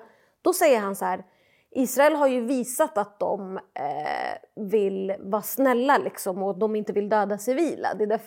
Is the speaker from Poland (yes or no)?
no; Palestine; jag är palestinier själv.